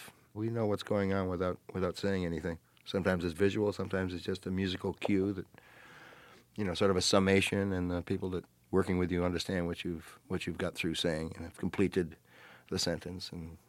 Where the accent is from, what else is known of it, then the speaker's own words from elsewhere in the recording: United States; I was quite ready to come back and tackle the responsibility of being an American musician, of which I'm quite proud to be an American musician.